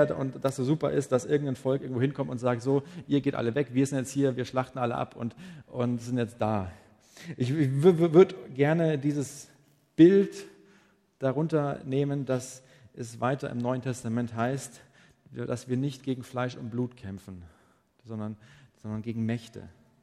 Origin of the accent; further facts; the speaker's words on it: Bavaria, Germany; Und ich komme ja aus dem Allgäu.